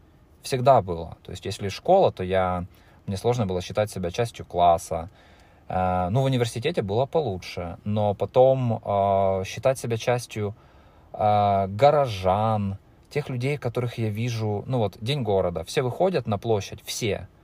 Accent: Lozova, Kharkiv Oblast, Ukraine; Да, я из Украины, из Харьковской области, из города Лозовая, который известен своей железной дорогой, ну и наркотиками, конечно.

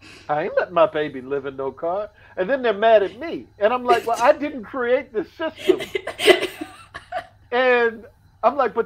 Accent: Annapolis, Maryland, United States; moved away as an adult; now in Los Angeles, United States; psychologically, I knew how to survive in Maryland and in Annapolis.

